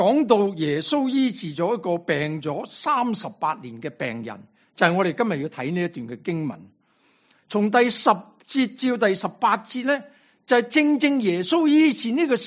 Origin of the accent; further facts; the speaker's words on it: China; 原来那个为己呢，我们中国人的读音呢，为己是为自己的。